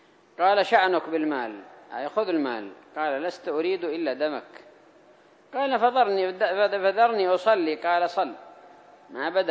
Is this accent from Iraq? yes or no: no; Yemen; حصل ذلك بارك الله فيكم أن الطريق مظلومة عندنا في اليمن، حقوق الطريق مظلومة